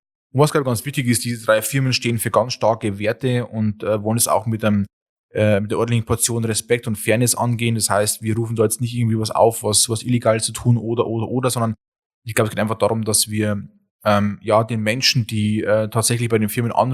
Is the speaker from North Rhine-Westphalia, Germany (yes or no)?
no; Bavaria, Germany; Wir kommen ja auch aus Ostbayern.